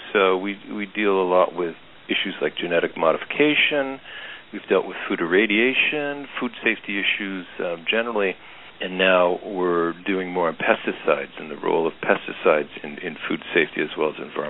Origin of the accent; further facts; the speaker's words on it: Seattle, Washington, United States; I'm originally from Seattle. Grew up loving the Northwest and the mountains and getting out hiking